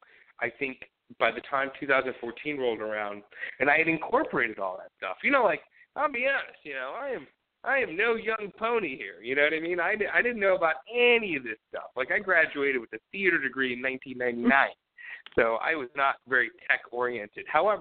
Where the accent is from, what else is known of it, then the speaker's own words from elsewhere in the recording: St. Louis, Missouri, United States; I grew up in St. Louis, I used to go to Chicago every summer